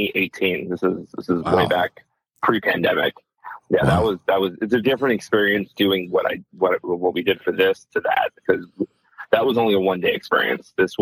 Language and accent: English; Miami, Florida, United States; moved away as an adult; now in Boston, United States; Born and raised in Miami. You know, typical like Latin, you know, upbringing, loved cooking with grandma kind of thing. I started cooking in Miami, got my first pastry chef gig in Miami, moved up with my husband to Boston.